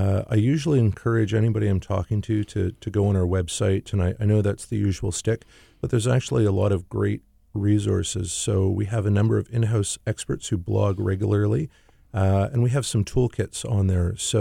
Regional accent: Canada; being Canadian, I just didn't understand that end of things at all.

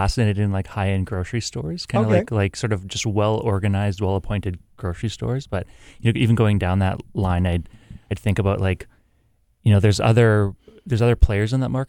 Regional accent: Winnipeg, Manitoba, Canada; Thanks. I grew up in Winnipeg, and then I went away to university and ended up in Ottawa working as an economist for the federal government.

